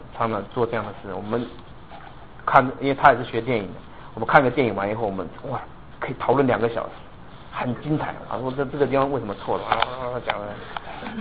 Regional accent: China; 像我中国人还不了解中国文化

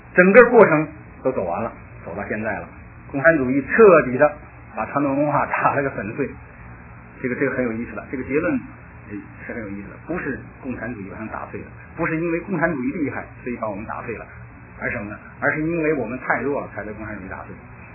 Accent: China; 我作为一个中国人我特别希望中国强大

